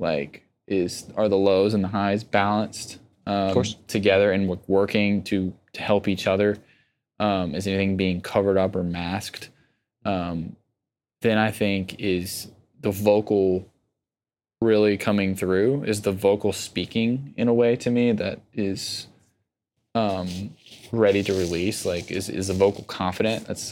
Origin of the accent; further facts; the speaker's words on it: Old Hickory, Tennessee, United States; I am from a small town called Old Hickory, Tennessee. Population 50 people, most of which are senior citizens.